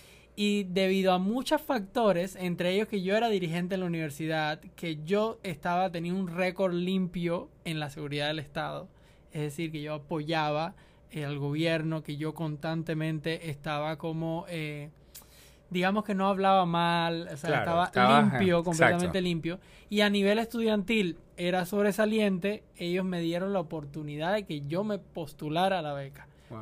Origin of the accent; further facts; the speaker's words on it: Cuba; en Cuba hay varios acentos, pero hay tres muy marcados y yo soy del centro de la isla.